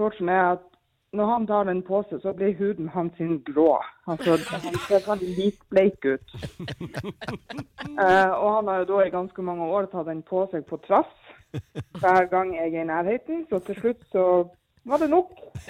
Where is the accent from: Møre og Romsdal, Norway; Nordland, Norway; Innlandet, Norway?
Nordland, Norway; Jeg er egentlig fra Lofoten.